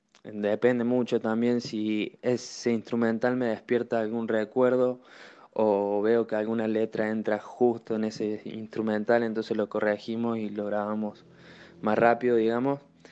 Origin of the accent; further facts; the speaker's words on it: Santa María de Punilla, Córdoba, Argentina; Soy de Santa María de Punilla, Córdoba, Argentina